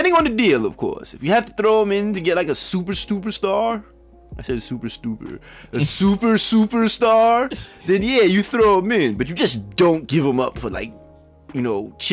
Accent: New York, United States; No, well, as a New Yorker, yeah, as a Pelican.

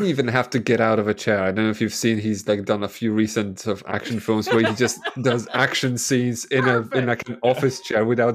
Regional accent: Poland; And in where I grew up in Poland

